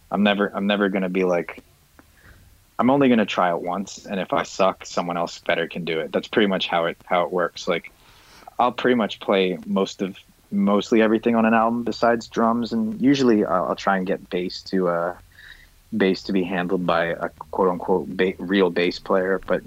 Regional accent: Toronto, Ontario, Canada; now in Brooklyn, United States; You know, I'm from Toronto. I'm a Canadian.

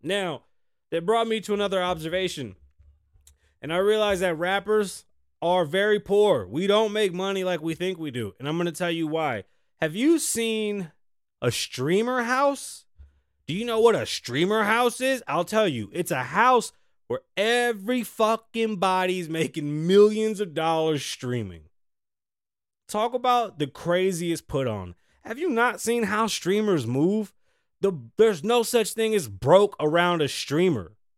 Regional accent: Bronx, New York, United States; Oh yeah, ghetto, bro, I'm from the Bronx.

